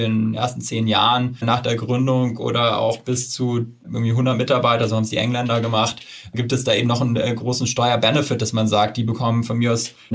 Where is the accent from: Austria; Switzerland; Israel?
Switzerland; ich komme aus der Schweiz.